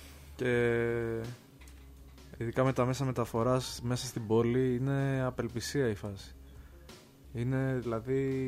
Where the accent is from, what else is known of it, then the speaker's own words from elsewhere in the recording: Lavrio, Attica, Greece; γιατί είμαι από το Λαύριο και στο Λαύριο έχουμε μόνο κέντρο υγείας.